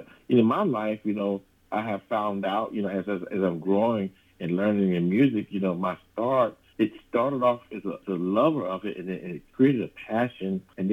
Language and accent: English; Brunswick, Georgia, United States; She lived down the road from me. I'm from Brunswick, Georgia.